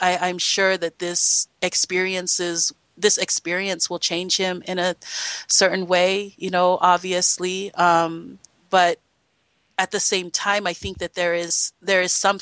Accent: Utah, United States; And a lot of time people say that about me when I come from Utah

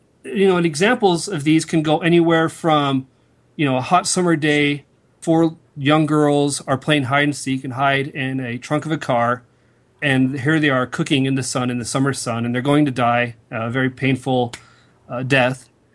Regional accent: Utah, United States; Yeah, I grew up in Utah, got my undergrad in philosophy at Utah Valley University

